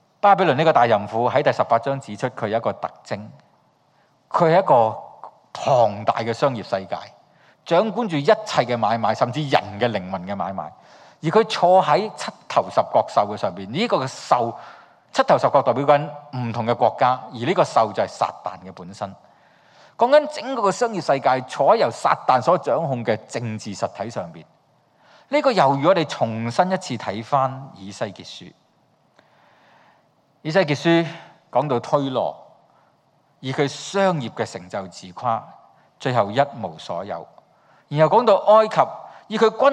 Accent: Hong Kong; 我们作为香港人

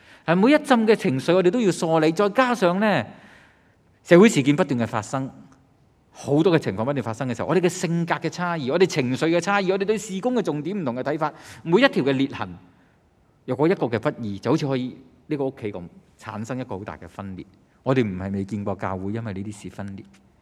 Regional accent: China; 咁讀完之後，我都好有心，好想服侍我哋中國人嘅方面嘅需要。咁我翻嚟香港，一家咁翻嚟。

